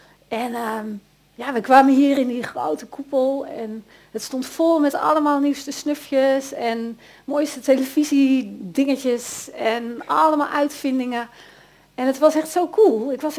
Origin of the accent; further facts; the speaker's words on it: Eindhoven, North Brabant, Netherlands; Ik ben echt een Eindhovenaar.